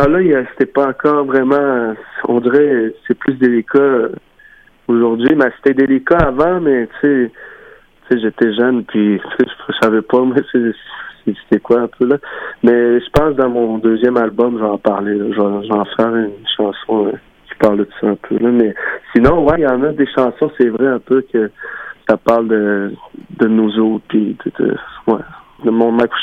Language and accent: French; Uashat mak Mani-utenam, Quebec, Canada; Je suis auteur, compositeur, puis je viens de la communauté de Ouachat, Mac-Malutinam.